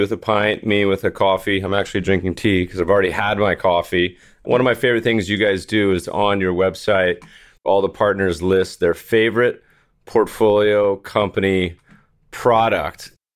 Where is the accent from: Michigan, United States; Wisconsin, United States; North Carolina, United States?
North Carolina, United States; Winston-Salem; I grew up partially in North Carolina, Vaca Road. My grandfather worked at R.J. Reynolds. I went to R.J. Reynolds High School.